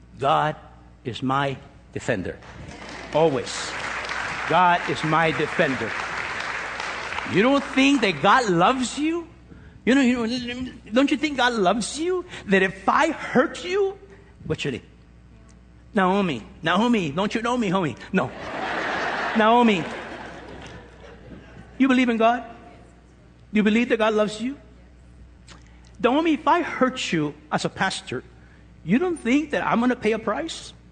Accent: Los Angeles, California, United States; I said, de los Estados Unidos, United States. Ah, el este de Los Ángeles, huh? He said, ah, East LA, huh? Oh, yeah

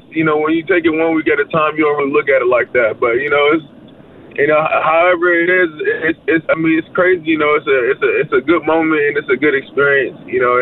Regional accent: Virginia, United States; You know, I'm from Virginia. You know, we get snow.

